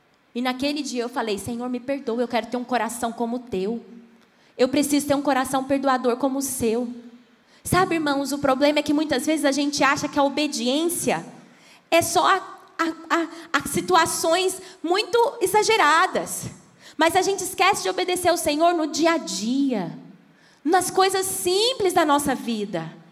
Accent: Goiás, Brazil; Porque quem não sabe, eu sou goiana, né, gente? Deu para perceber o sotaque, né?

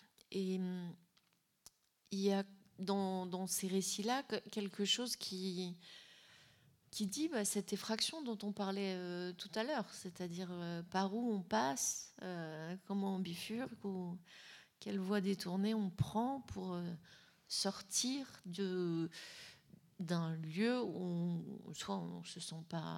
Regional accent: France; je parle, j'allais dire pour ma paroisse, mais en tant que Française

